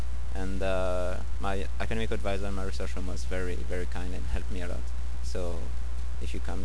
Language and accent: English; France; English is a second language; now in Japan; from France. I came from the University of Lyon.